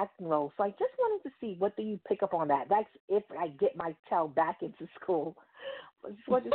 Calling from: New York City, New York, United States; I'm calling from New York City.

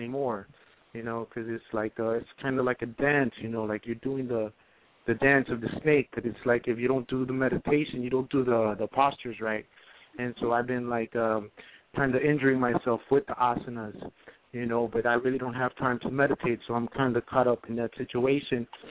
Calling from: Miami, Florida, United States; Yeah, I'm calling from Miami.

